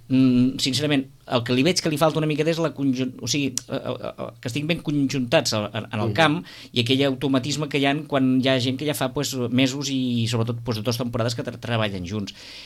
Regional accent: Sitges, Catalonia, Spain; nosaltres mateixos, que som els de Sitges

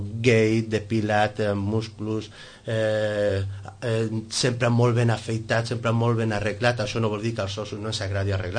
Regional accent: Vilanova i la Geltrú, Catalonia, Spain; also born or lived in Sitges; jo he viscut 10 anys aquí a Sitges, per relacions personals vaig tornar a Vilanova, a la meva ciutat natal, tot i que sempre he estat molt lligat a Sitges.

